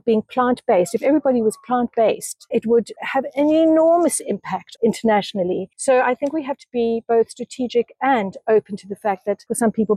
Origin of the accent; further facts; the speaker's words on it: South Africa; English is a second language; moved away; you can hear from my accent, I grew up in South Africa where we didn't have an NHS.